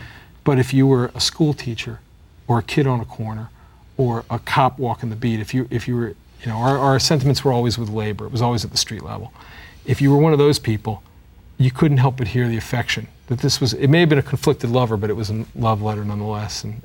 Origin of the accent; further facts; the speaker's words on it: United States; I live in Baltimore and I'm an American